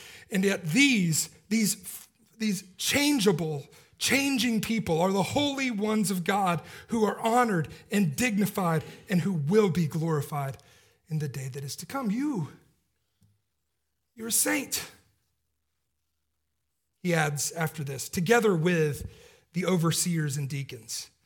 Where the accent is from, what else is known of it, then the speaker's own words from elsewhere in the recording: Georgia, United States; I knew Alan Levi kind of secondhand growing up in Georgia